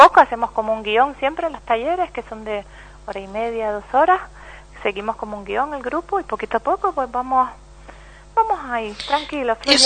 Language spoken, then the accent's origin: Spanish; Telde, Canary Islands, Spain; born there; soy nacida en Telde, o sea, pero mi madre es alemana y mi padre fue inglés